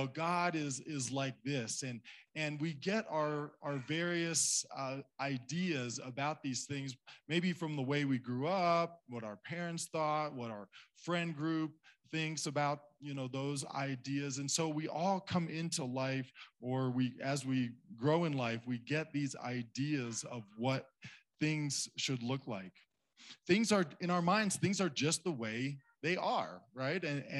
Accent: Cedarville, United States; She still lives in the hometown where we grew up in Cedarville.

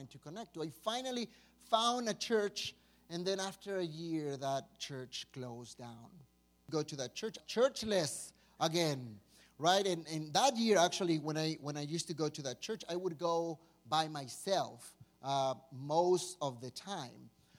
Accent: Mexico; English is a second language; moved away as an adult; now in United States; I came to the States in 2011. So I came from Mexico to study at Denver Seminary.

